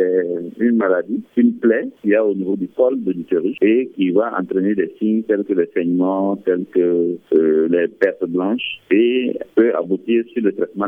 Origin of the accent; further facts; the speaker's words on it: Mali; c'est le premier cancer chez nous au Mali.